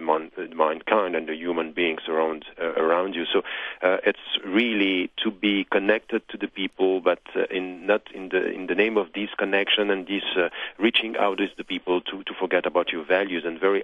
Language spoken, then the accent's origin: English; Egypt; also born or lived in Switzerland; now in Europe; You know, I'm coming from Egypt. I was born in Switzerland. I live in Europe, and all this is part of my identity.